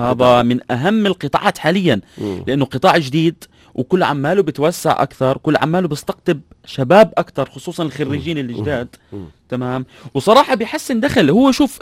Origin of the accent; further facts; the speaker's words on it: Jordan; في على فكرة المنصات الأرضية عندنا في الأردن في عقود عمل بينها وبين الإدارات